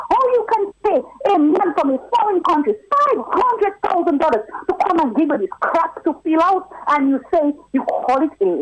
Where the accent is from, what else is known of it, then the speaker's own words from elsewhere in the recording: Portsmouth, Saint John Parish, Dominica; Matt, it hurts me because you know I'm from Portsmouth.